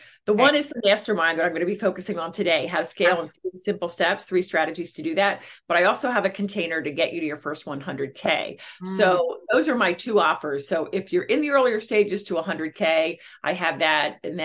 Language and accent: English; Philadelphia, Pennsylvania, United States; I'm from Philly. I'm a Philly girl.